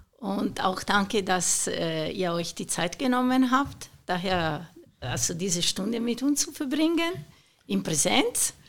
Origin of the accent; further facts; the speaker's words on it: Lombardy, Italy; ich bin in Italien aufgewachsen, also in Norditalien.